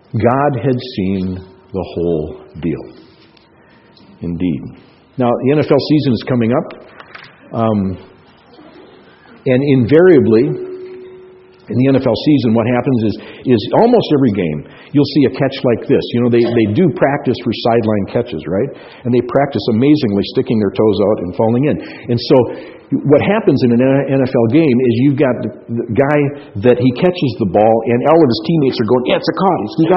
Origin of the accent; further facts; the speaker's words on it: Minnesota, United States; When I was first a believer, I went to a church in my hometown in Minnesota